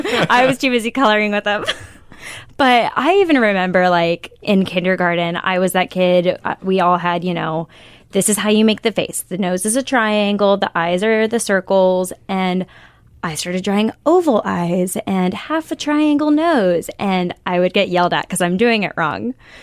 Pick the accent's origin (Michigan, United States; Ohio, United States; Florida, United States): Florida, United States; Like I'm from Florida, like on the beaches, every cafe, every single one is like a sunset on the beach.